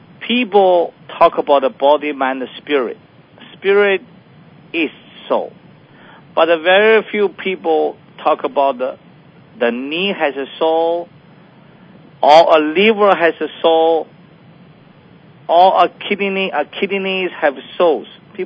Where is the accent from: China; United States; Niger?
China; English is a second language; moved away as an adult; This is a medical service, and I came from China as MD.